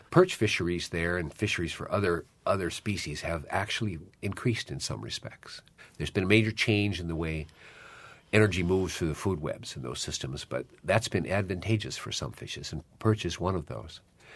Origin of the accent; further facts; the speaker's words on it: Indiana, United States; I grew up near Gary, Indiana, the southern end of Lake Michigan.